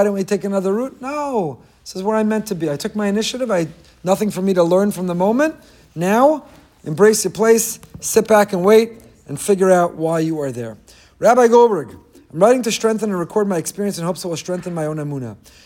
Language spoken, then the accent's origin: English; Teaneck, New Jersey, United States; I grew up in Teaneck. I dated and married a girl from Long Island.